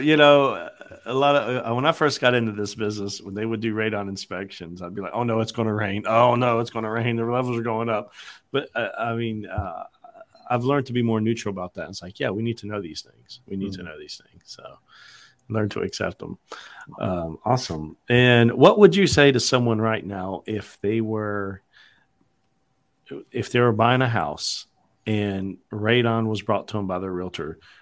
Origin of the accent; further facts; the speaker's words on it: North Carolina, United States; I'm from Randolph County. It's 18.9 PCI.